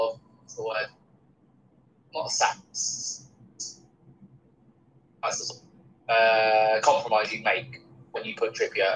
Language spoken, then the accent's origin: English; England, United Kingdom; Let's talk about the England game first, obviously, as English fans.